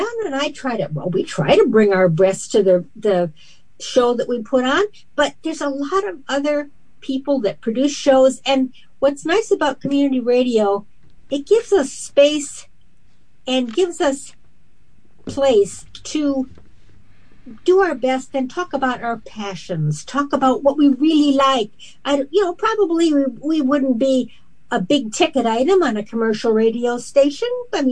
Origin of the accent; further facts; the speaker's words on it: Wisconsin, United States; I grew up in Wisconsin, in the land of black and white cows.